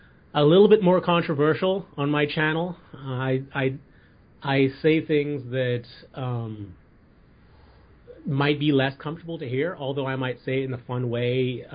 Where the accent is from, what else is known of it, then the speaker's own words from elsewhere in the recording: Bahamas; also born or lived in Wisconsin, United States; I'm from the Bahamas. I grew up there, and my mother is the first Miss Universe contestant from my country.